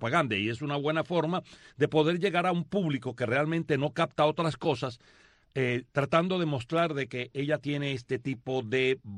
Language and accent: Spanish; Cuba; como cubano